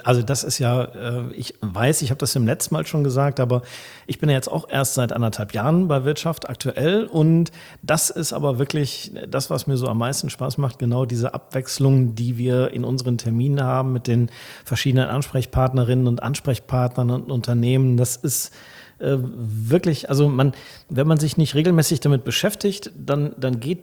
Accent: Laer, North Rhine-Westphalia, Germany; Ich selber komme ja und bin geboren in Lahr in Westfalen. Das ist für die Leute, die nicht so im Münsterland verheimatet sind, in der Nähe von Altenberge, zwischen Altenberge und Schöpping, so grob, würde ich sagen.

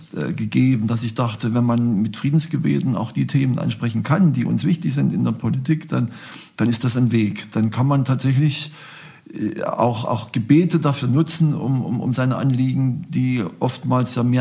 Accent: Leipzig, Saxony, Germany; Und ich komme ja aus Leipzig

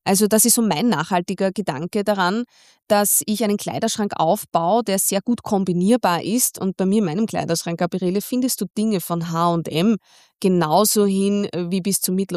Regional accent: Baden, Lower Austria, Austria; Ich bin in Baden bei Wien aufgewachsen, in einem Umfeld, ja, in dem gutes Benehmen immer schon dazugehört haben.

